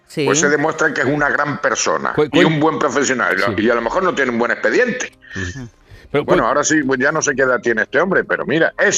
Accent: Castilla-La Mancha, Spain; Y en mi pueblo, en La Mancha, no veas tú.

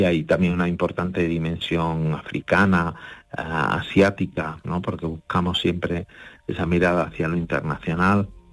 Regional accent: Cádiz, Andalusia, Spain; now in Granada, Spain; yo soy de Cádiz, pero vivo en Granada

